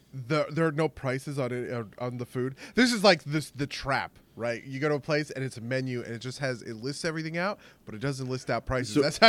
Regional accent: New Jersey, United States; when I was a kid, we grew up outside of Newark. Newark has this Portuguese district

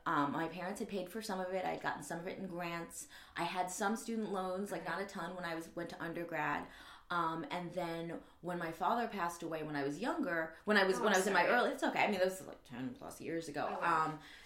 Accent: New York, United States; I'm from New York, and okay. I'm 37.

